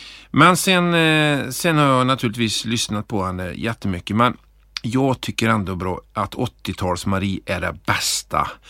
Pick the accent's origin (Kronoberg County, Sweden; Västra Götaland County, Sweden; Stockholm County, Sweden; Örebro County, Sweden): Västra Götaland County, Sweden; Flobby; när jag växte upp i Flobby på 80-talet och var en liten pojk